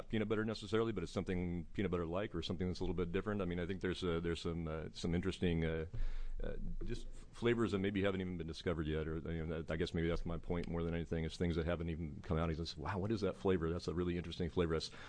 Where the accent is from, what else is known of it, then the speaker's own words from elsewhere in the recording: Canby, Oregon, United States; I grew up in Canby, so just south of me I grew up, and it's like I kind of took hop fields for granted